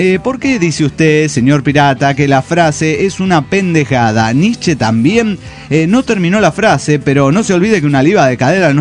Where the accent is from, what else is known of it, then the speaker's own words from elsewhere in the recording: Morelia, Michoacán, Mexico; de Morelia, Michoacán.